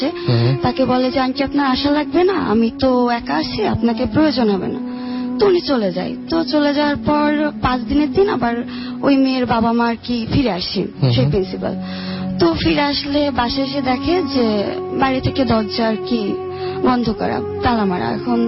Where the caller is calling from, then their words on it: Khulna, Khulna Division, Bangladesh; খুলনা নিরালা থেকে আসছি।